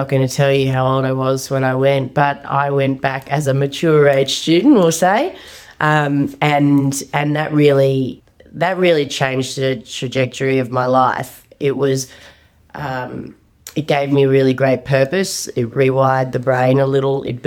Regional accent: Mount Isa, Queensland, Australia; also born or lived in Victoria; So I was born in Mount Isa and brought up barefoot in the Simpson Desert.

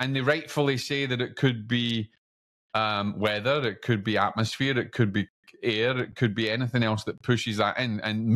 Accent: Scotland, United Kingdom; I don't know if I'm saying that right because I'm Scottish.

